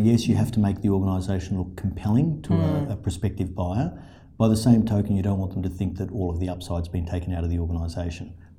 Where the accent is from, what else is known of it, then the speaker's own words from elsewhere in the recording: Sydney, New South Wales, Australia; I was born and bred in Sydney.